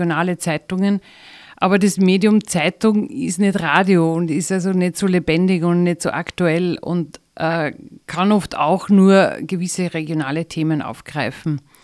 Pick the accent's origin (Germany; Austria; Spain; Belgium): Austria; Vöcklabruck, Upper Austria; Ich komme ja aus der Gegend von Vöcklabruck